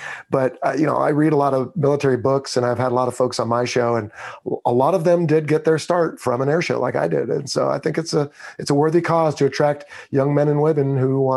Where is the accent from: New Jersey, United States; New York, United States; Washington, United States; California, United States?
California, United States; also born or lived in Los Angeles; I was born in the Los Angeles area and spent my first 9 years there and then raised up on the Central Coast near Pismo Beach and went back to Southern California for college.